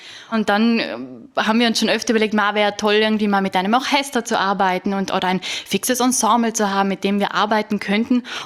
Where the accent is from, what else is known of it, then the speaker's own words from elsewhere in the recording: Trentino-Alto Adige, Italy; Also ich komme aus Südtirol